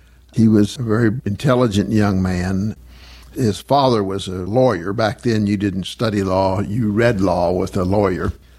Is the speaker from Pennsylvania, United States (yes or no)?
no; Oklahoma City, Oklahoma, United States; born there; Oklahoma City. I was born in a little house just west of May Avenue on 16th Street, 2917 Northwest 16th.